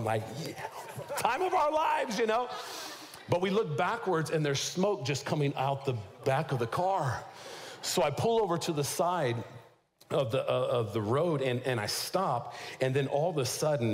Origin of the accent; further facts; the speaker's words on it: Texas, United States; I'm from Texas, you know, really getting into it.